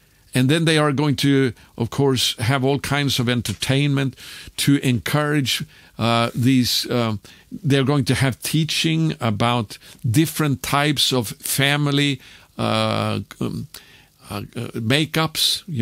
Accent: Sweden; English is a second language; especially in my home country of Sweden

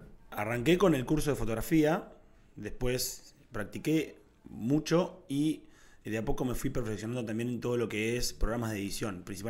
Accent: Tandil, Buenos Aires Province, Argentina; born there; nací en Tandil, una ciudad a 400 kilómetros de acá. Tengo 30 años

